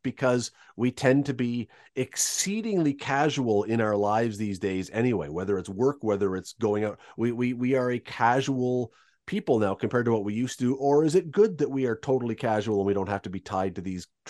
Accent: Toronto, Ontario, Canada; I was growing up in Toronto.

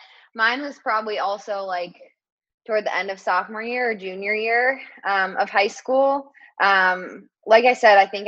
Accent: Boulder, Colorado, United States; now in Portland, United States; I am from Boulder, Colorado. Went to Stanford University, graduated in December of 2018, and now I run professionally for the Bowerman Track Club in Portland.

